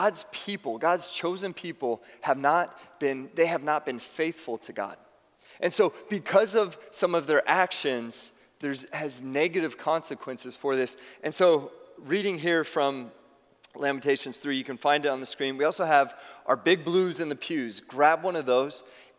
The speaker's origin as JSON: {"language": "English", "town": "San Diego", "region": "California", "country": "United States", "said": "And whenever my wife and I would travel, we would go and we would share that, like, oh yeah, we're from San Diego."}